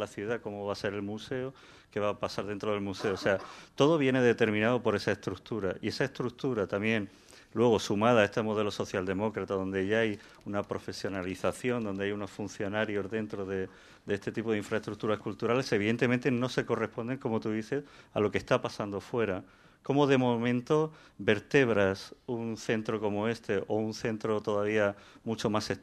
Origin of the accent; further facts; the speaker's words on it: Valencia, Valencian Community, Spain; como sabéis que yo vengo de Valencia, ¿no?